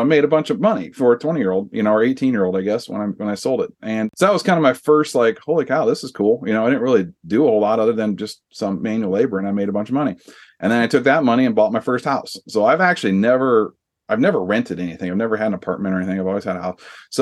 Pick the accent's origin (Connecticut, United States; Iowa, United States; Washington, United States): Iowa, United States; I grew up in Iowa.